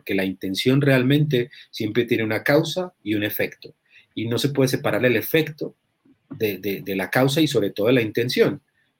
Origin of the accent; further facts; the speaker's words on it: Colombia; also born or lived in Spain / Mexico; yo, como muchos colombianos, tuvieron una educación afectiva y amorosa, tal vez, no todos, pero yo he vivido en España, he vivido en México